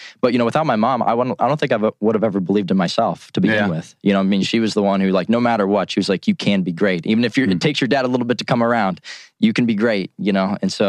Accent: Cochranton, Pennsylvania, United States; I haven't been back to my hometown of Cochranton, Pennsylvania, which has a population that's pretty sure decreasing now of about 1,100 people.

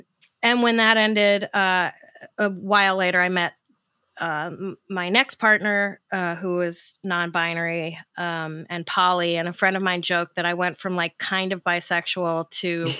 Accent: New York City, New York, United States; And I grew up in Park Slope where like, there were a lot of like crunchy Birkenstock wearing lesbians adopting kids

